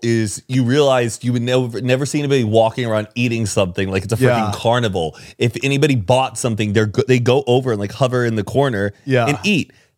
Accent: United States; Like we're from America. We're a country made up of other countries out there.

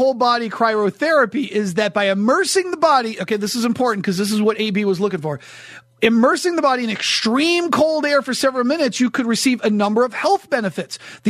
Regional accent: New Hampshire, United States; I grew up in New Hampshire and we always were told, you know, exposed skin.

